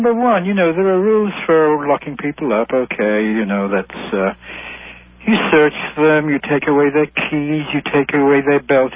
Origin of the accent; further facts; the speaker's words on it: Manchester, North West England, United Kingdom; born there; I was born in England, Manchester, England.